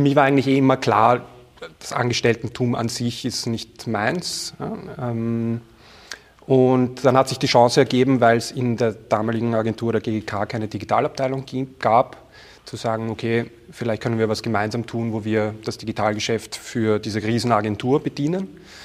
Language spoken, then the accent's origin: German; Vienna, Austria; Ich bin in Wien im zweiten Bezirk aufgewachsen